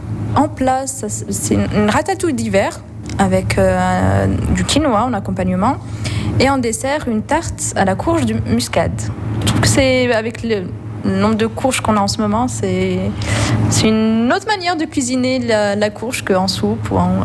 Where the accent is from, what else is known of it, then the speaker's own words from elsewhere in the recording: Algeria; now in Saint-Étienne, France; Je suis stéphanoise de cœur, mais je suis en réalité née en Algérie, j'ai grandi en Algérie. Mais ça fait quand même 18 ans que je suis à Saint-Étienne, donc on peut dire que je suis une vraie stéphanoise.